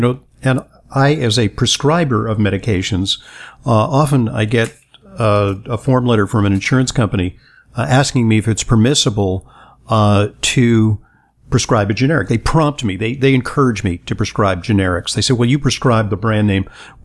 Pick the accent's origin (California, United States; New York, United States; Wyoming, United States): New York, United States; New York City; I'm from New York City.